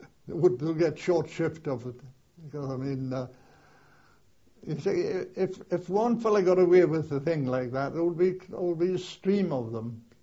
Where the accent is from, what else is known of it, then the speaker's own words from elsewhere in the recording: North East England, United Kingdom; We didn't think of England or of being British. We were proud to be Northumbrians.